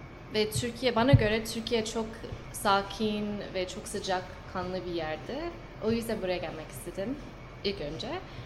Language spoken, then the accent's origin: Turkish; Pennsylvania, United States; moved away as an adult; now in Turkey; Ben Amerika'da doğdum, büyüdüm. Pennsylvania'da. Babam Türk, annem Amerikalı.